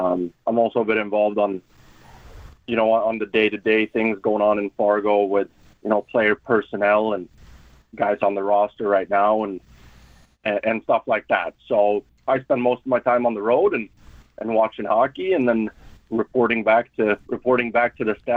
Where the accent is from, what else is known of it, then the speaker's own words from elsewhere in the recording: Stockholm, Stockholm County, Sweden; now in United States; So originally born and raised in Stockholm, Sweden, grew up over in Sweden. They came over to the U.S. 2015, so about 10 or so years ago.